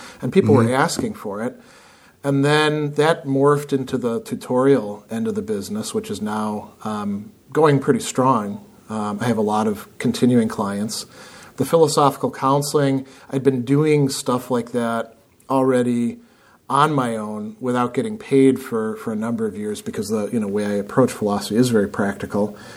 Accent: Midwest, United States; And you know, being a Midwesterner, I think I much rather wanted to go to upstate New York than to stay in the South.

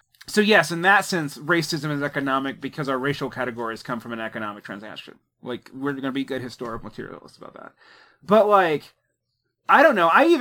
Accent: Southern US, United States; because I'm a Southerner. And as a Southerner

